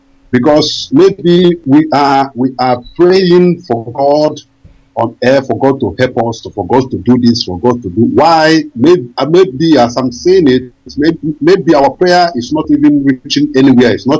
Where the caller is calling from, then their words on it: Kyiv, Ukraine; Imagine. I'm calling from Kyiv, Ukraine.